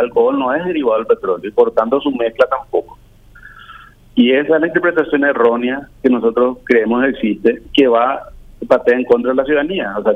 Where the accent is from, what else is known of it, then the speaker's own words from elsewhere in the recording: Paraguay; A nosotros como proveedores de combustible y a todos como paraguayos.